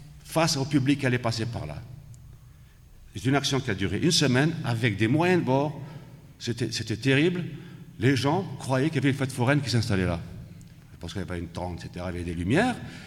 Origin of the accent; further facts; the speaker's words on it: Blida, Blida Province, Algeria; Je suis de Blida.